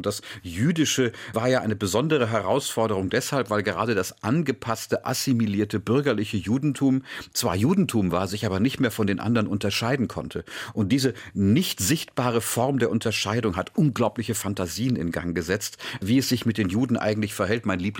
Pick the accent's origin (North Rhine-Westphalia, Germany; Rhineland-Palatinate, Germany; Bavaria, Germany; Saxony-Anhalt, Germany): Bavaria, Germany; Munich; also in meiner Heimatstadt München.